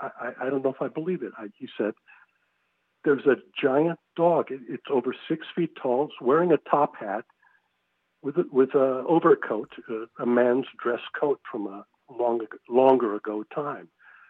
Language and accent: English; Wisconsin, United States; About 16 miles from Madison. I call it my hometown because I lived there during my high school years. But this takes place outside of Deerfield, Wisconsin, in a small Norwegian cemetery.